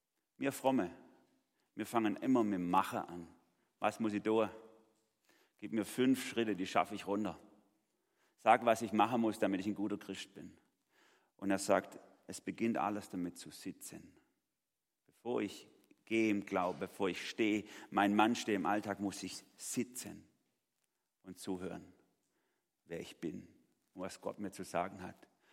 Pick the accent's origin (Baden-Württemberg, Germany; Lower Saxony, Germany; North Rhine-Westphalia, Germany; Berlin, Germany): Baden-Württemberg, Germany; weil ich Schwabe bin. Und als Schwabe zählt, was ich leiste.